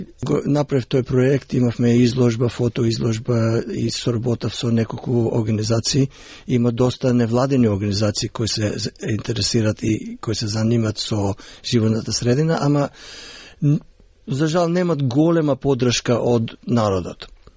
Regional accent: Štip, Eastern, North Macedonia; Уште како дете во Штип, во театарот, бев инспириран

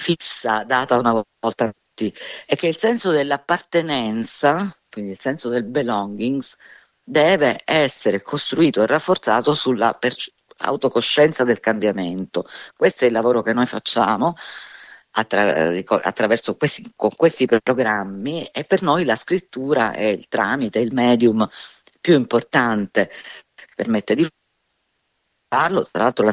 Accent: Calabria, Italy; la mia famiglia, io sono calabrese, è un po' un'eccezione

